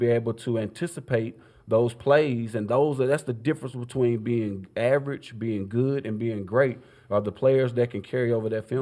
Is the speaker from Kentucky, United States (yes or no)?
yes; Paducah, Kentucky, United States; now in Atlanta, United States; I still have my home in Atlanta, Georgia, but I also have a farm property in my hometown of Paducah, Kentucky as well.